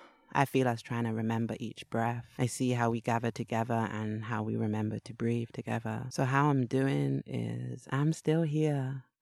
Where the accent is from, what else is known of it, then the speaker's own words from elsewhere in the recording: England, United Kingdom; I'm from England